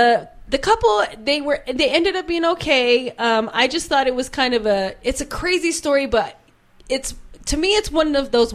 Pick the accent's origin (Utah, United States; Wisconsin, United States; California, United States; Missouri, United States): Utah, United States; I'm from Utah, and they're at like 2,000, 2,500 or 3,000 feet, and here we're like at 20.